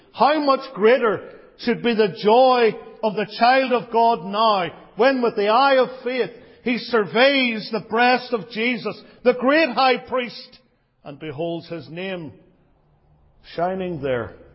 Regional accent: Ireland; I come from the Emerald Isle.

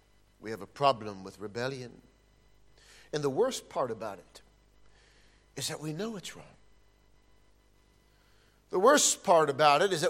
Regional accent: Ohio, United States; I grew up in Ohio, in the United States of America. My grandparents owned 170 acres of land, and it was amazing to go there and play as a child.

